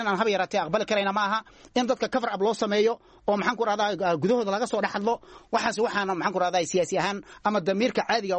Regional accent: Jubaland, Somalia; gobolka gedo oo gobolkayga ah oo aan maxaan ku raadaya ku soo barbaaray

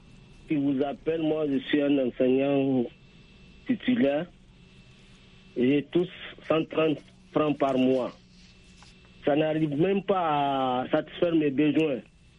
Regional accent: Niger; Chez nous, au Niger, c'est archaïque.

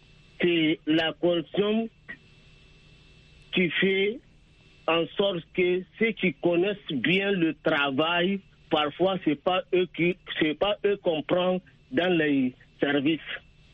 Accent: Niger; Chez nous, au Niger, c'est archaïque.

